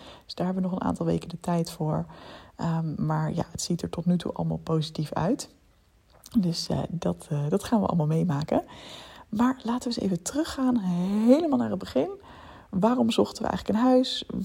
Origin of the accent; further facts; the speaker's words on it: Leiden, South Holland, Netherlands; also born or lived in Woerden; want ik kwam dus zelf uit Leiden. Alweer dus uit Woerden.